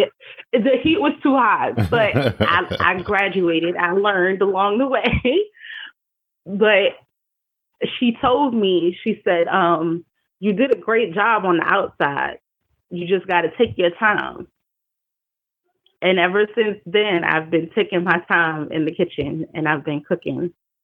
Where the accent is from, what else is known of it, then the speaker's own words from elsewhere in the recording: New York, United States; now in Richmond, United States; I am originally from New York, but I am based in Richmond, Virginia.